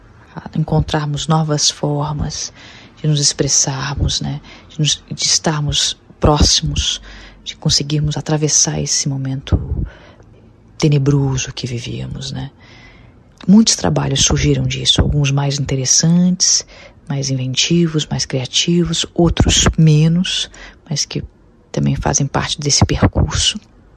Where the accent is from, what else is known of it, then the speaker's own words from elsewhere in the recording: Rio de Janeiro, Brazil; born there; Rio de Janeiro, a cidade onde eu nasci, novamente perto do mar.